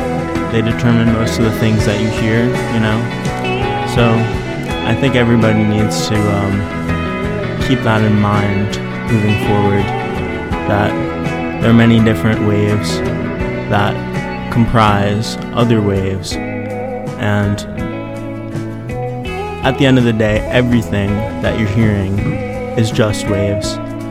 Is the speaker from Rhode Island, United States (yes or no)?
yes; Rhode Island, United States; I'm from Rhode Island, but I happen to attend an institution in Texas.